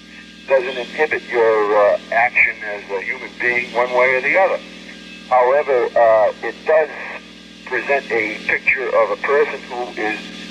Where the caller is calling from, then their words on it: Massachusetts, United States; I can hear you very well, and this, I'm calling from Massachusetts.